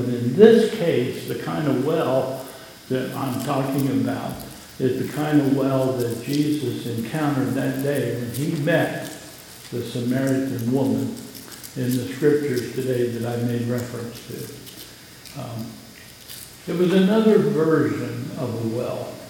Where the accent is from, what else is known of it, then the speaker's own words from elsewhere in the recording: Pennsylvania, United States; Now, when I was growing up in Pennsylvania, we had a lot of those kind of things, the springs